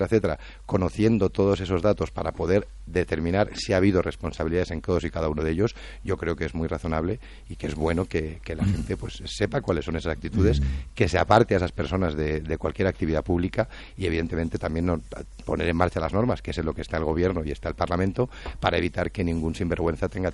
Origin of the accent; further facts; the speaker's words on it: Spain; a mí como español me parece que es muy razonable y me siento muy orgulloso de que en mi país se esté investigando